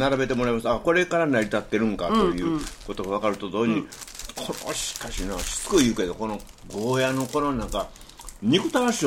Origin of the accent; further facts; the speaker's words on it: Shiga, Japan; born there; 僕らのあの滋賀県の生まれですから琵琶湖のエビがいろんな意味でだしに使ったりね